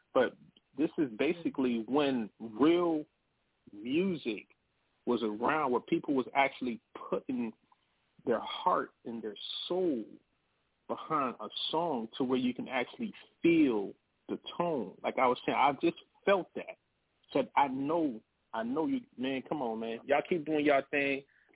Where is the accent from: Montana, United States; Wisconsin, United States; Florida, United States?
Florida, United States; Daytona Beach; born there; I was born in Florida, Daytona Beach.